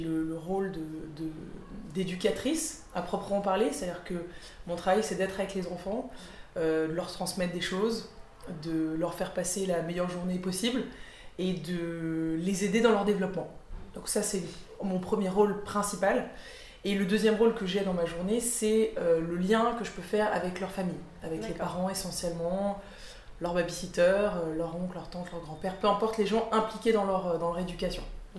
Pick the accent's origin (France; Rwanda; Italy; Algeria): France; moved away as an adult; now in Brussels, Belgium; je suis française et je vis en Belgique depuis 4 ans.